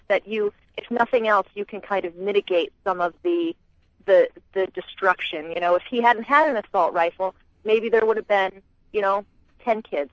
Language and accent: English; Connecticut, United States; I grew up in Connecticut. I went to college 10 minutes from where this happened, and I have a lot of friends who live in Newtown.